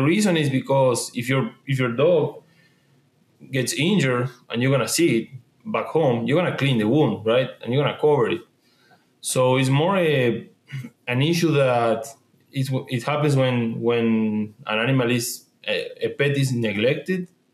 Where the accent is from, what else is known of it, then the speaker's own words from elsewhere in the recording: Argentina; English is a second language; moved away as an adult; I grew up in Argentina. I lived there until the age of 28, 27, I think.